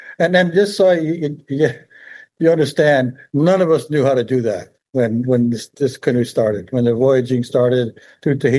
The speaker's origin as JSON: {"language": "English", "region": "Hawaii", "country": "United States", "said": "in the very beginning was to determine to try to find ourselves as Hawaiian people. Where do we come from?"}